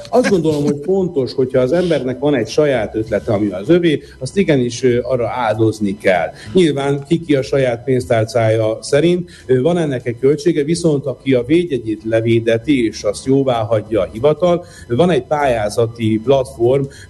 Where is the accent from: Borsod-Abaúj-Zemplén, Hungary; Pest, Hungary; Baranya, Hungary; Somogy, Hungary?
Pest, Hungary; Vác; én Vácon nőttem föl a Dunakanyarban